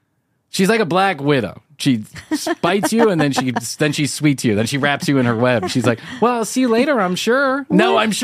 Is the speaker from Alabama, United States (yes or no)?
yes; Alabama, United States; No, I'm not the Swedish. I'm from Alabama.